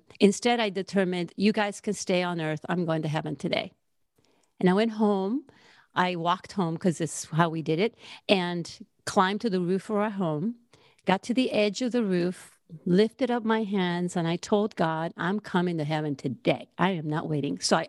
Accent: Naranjito, Puerto Rico; I was born and raised in Naranjito, Puerto Rico. It's, if some people don't know where Puerto Rico is, it's in the Caribbean. It's a small island. I literally grew up in the jungle, in the middle of the island, up in the mountains, one of seven kids.

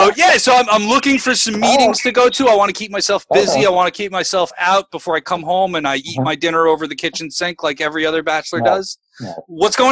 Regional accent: Avenel, New Jersey, United States; I'm from Avenel.

